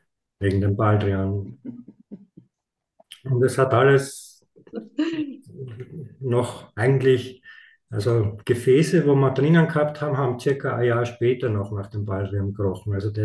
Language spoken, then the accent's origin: German; Burgenland, Austria; Er ist Kärntner, ich bin Burgenländer, also auch geografisch sind wir weit entfernt.